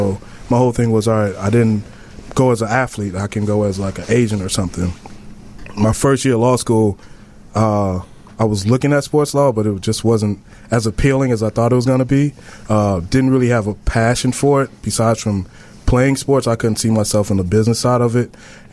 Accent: Chicago, Illinois, United States; I'm from Chicago.

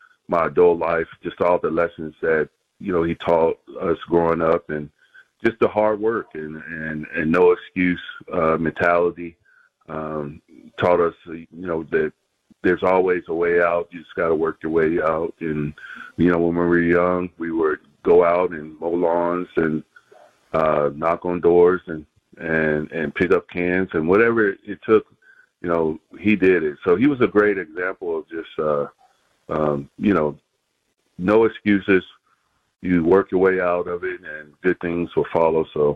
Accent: Wichita, Kansas, United States; born or raised there

